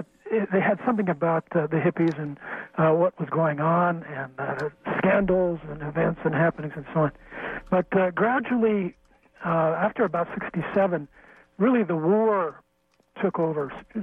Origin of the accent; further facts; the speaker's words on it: Albany, United States; I grew up in Albany. I'm 63, so I lived through that whole era.